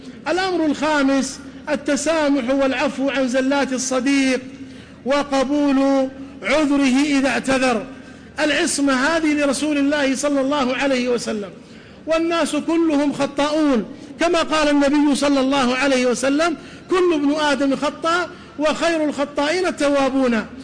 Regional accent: Medina, Medina Province, Saudi Arabia; وعندنا في الحجاز في المدينة يقولون

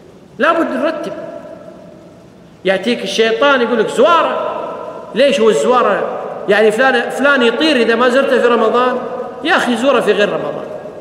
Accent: Kuwait; عندنا في الكويت

